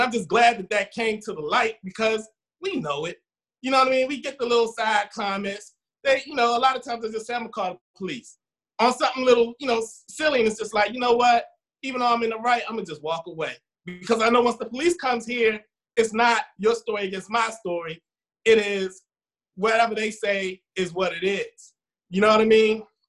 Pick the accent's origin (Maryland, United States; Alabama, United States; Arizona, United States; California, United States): Maryland, United States; Baltimore; where I grew up in Baltimore City. I went to city schools, you know, all through high school. And then I went to Howard, HBCU.